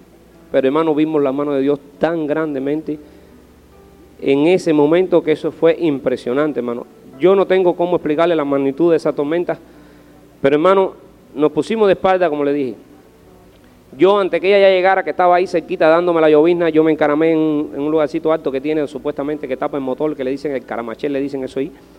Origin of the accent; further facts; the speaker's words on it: Cuba; moved away as an adult; para que yo saqué de Cuba, para que salí de Cuba